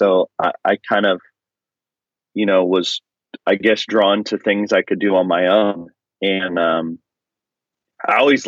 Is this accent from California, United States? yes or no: yes; Penn Valley, California, United States; So I grew up in Penn Valley, California